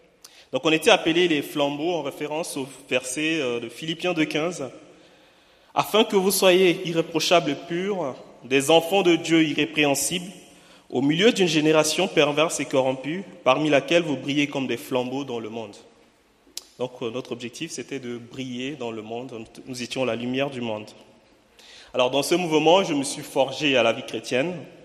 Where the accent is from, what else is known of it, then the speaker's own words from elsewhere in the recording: Chad; moved away as an adult; now in Toulouse, France; J'ai 30 ans, je suis tchadien de nationalité